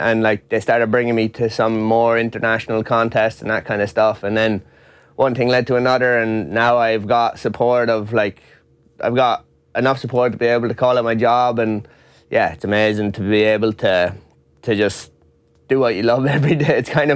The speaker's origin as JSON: {"language": "English", "town": "Sligo", "region": "County Sligo", "country": "Ireland", "tie": "born or raised there", "said": "Yeah, I lived in Sligo Town. I grew up in Sligo Town, but I now live in Strandhill. I moved out beside the beach, so that's where I grew up."}